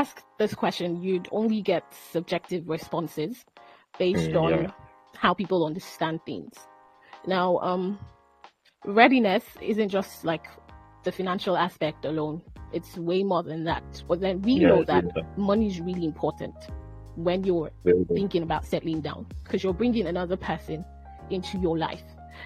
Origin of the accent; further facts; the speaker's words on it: Lagos, Nigeria; I'm a student, but then I'm rounding up with my education, and I was born and raised in Lagos. I'm based in Lagos, yes, and I'm a foodie.